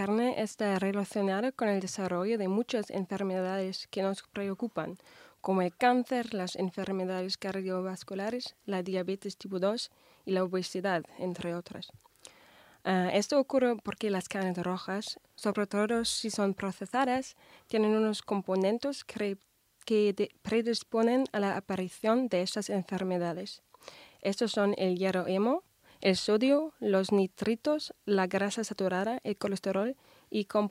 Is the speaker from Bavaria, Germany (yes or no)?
yes; Munich, Bavaria, Germany; Spanish is a second language; now in Spain; Hola, vengo de Alemania, de Múnich, y soy estudiante de medicina en el quinto año